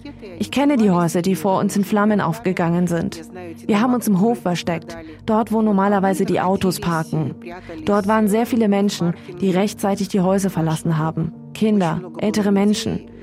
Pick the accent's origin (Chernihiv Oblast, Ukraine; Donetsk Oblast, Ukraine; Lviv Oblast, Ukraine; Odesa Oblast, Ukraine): Donetsk Oblast, Ukraine; Donetsk; moved away as an adult; now in Germany; Ich bin aus der Ukraine. … Ich bin im März 2022 nach Deutschland gekommen.